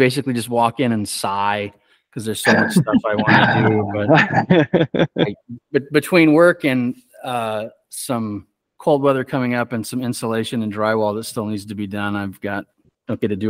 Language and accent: English; Portland, Oregon, United States; also born or lived in Idaho; I grew up a lot in Portland, Oregon. I spent a lot of summers in Northern Idaho with relatives working.